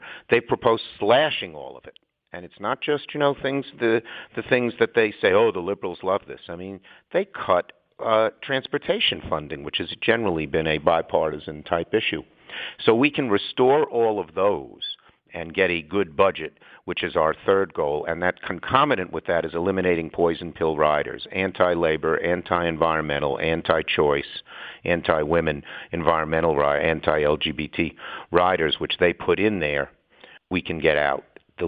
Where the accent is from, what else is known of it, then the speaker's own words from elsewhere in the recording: New York, United States; But in any case, you know, I'm a New Yorker, and I talk right at him.